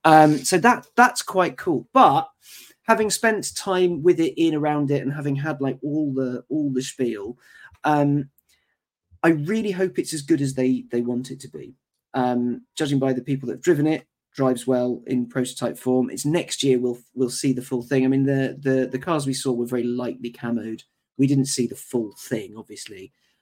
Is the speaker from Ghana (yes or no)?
no; United Kingdom; I think it's just me and Hazel being British curmudgeons